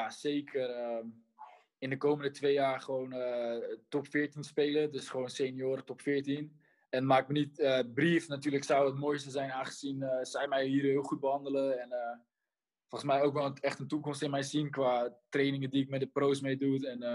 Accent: Netherlands; born there; Nederland is waar mijn hart ligt natuurlijk. Het is gewoon het land waar ik geboren ben en waar je vandaan komt.

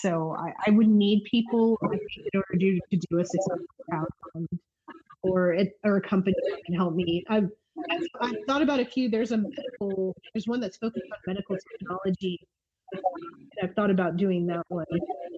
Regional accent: New Mexico, United States; And I'm from New Mexico.

